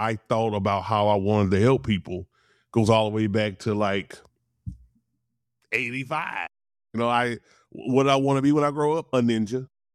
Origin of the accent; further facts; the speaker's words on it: Louisiana, United States; I'm from Louisiana, so I talk fast.